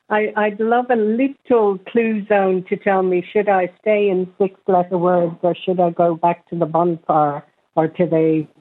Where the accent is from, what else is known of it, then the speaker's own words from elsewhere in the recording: Dublin, Leinster, Ireland; I come from Ireland